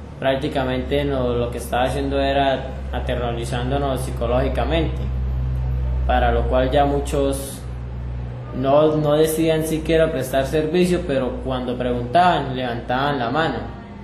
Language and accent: Spanish; Saravena, Arauca, Colombia; soy del municipio de Saravena, jurisdicción de Arauca.